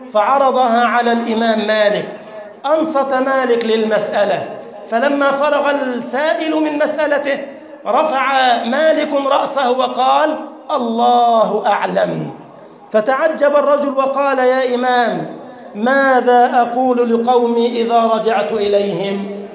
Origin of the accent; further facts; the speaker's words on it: Egypt; اللهم اجعل بلدنا مصر أمنا أمانا، سخاء رخاء